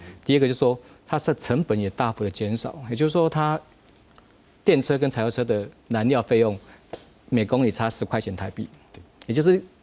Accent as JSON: {"language": "Chinese", "country": "Taiwan", "said": "刚刚我们主持人我们在谈到有个很非常大的关键，就是台湾的一个竞争力。我们台湾竞争当然三电里面最早两电我们是做得非常不错的"}